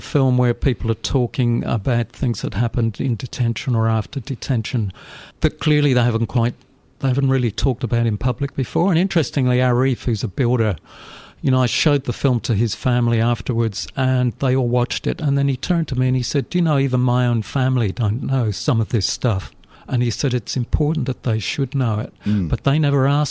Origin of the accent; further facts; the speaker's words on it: England, United Kingdom; moved away as an adult; now in Australia; I didn't really start until I came to Australia from England back in 1981.